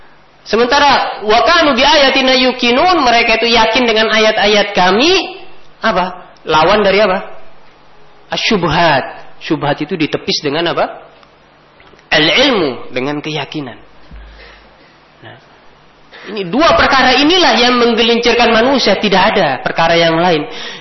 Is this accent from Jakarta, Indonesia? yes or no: yes; Jakarta, Indonesia; saya ini besar dan lahir di Jakarta, tapi saya kalau pulang ke Jakarta, saya bagaikan orang asing.